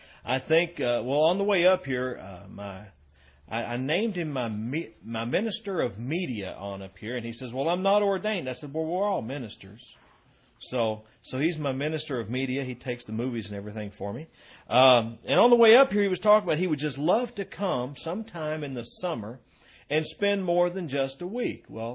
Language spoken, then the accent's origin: English; Kentucky, United States; A lot of times when I tell people I'm a Baptist from Kentucky, the first thing that they ask is, does anybody know what that would be?